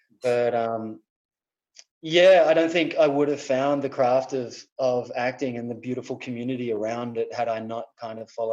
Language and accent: English; Australia; Kind of like a small little beach town, you know, a very insular type of place.